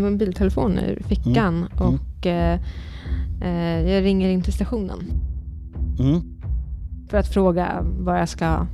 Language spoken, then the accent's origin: Swedish; Upplands Väsby, Stockholm County, Sweden; Jag kommer från Upplands Väsby.